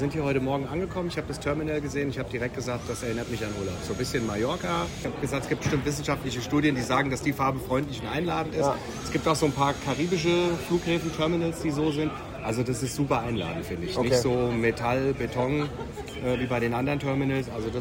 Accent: Hesse, Germany; Gut, wir kommen aus der Nähe, aus Mittelhessen.

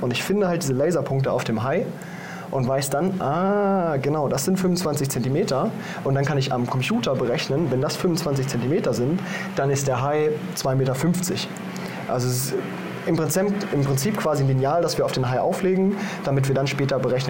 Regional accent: Germany; wie du schon sagst, ich komme aus Deutschland.

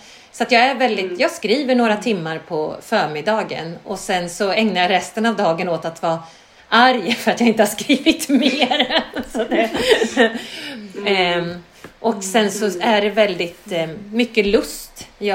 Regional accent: Gullspång, Västra Götaland County, Sweden; eftersom jag är uppvuxen i Lilla Gullspång

